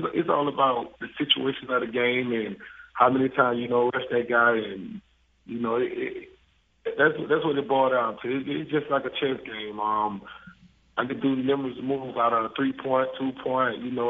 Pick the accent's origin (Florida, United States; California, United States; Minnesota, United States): Florida, United States; Pahokee; I came from Pahokee, a small city, you know.